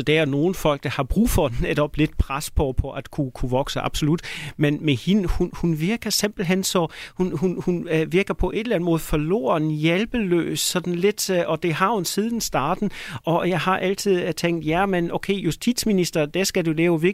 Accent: Germany; Danish is a second language; now in Denmark; som tysker er man meget forundret over, hvor hurtigt det går

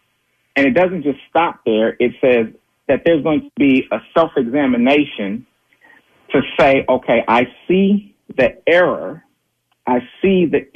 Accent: Los Angeles, California, United States; as a black man growing up in South Central LA and understanding the dynamics of what's taking place.

